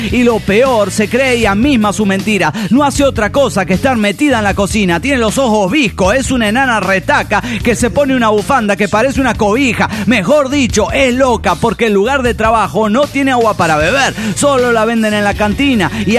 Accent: Mexico City, Mexico

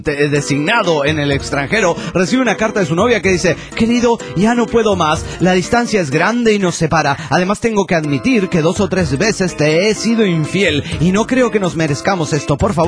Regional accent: Sinaloa, Mexico; de Sinaloa.

